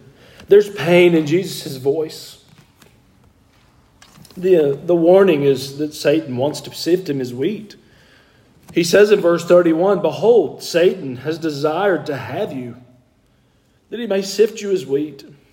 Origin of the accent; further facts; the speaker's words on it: the South, United States; I'm a boy from the South.